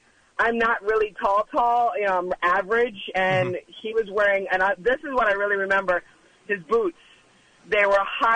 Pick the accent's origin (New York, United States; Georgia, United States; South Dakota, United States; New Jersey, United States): New York, United States; Yeah, I'm from New York.